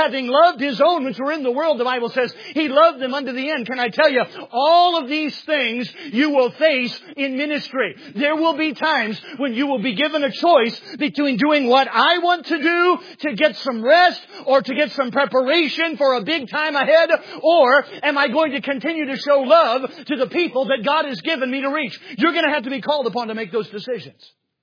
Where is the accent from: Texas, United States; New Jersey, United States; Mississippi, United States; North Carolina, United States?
Mississippi, United States; In my hometown of Mississippi, it was 1 degree Fahrenheit.